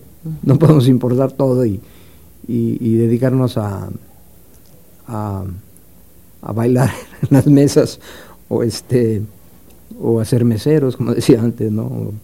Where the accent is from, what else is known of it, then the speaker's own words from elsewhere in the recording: Mexico; ¿Qué sería deseable como ciudadano mexicano? ¿Qué sería deseable que nosotros tuviéramos en este país?